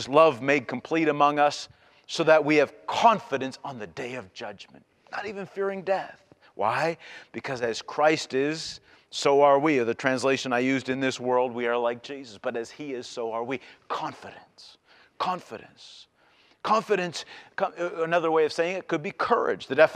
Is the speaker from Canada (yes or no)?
yes; Canada; I'm still Canadian, I'm still a Canadian. Still have rights. Still can go back.